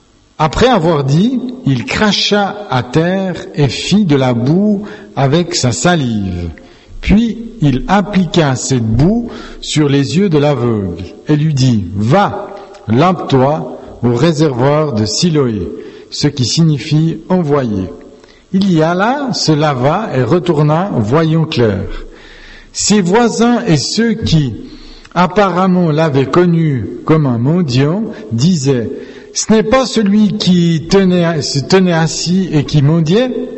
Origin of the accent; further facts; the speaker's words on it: Siberia, Russia; Moi, je viens de la Sibérie. Et chez moi, il y avait 20 cm de neige.